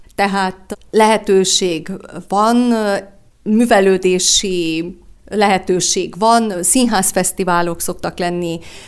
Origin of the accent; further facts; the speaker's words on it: Oradea, Bihor, Romania; now in Bucharest, Romania; Én Nagyváradról kerültem 40 évvel ezelőtt a román fővárosba iskolásként, ott végeztem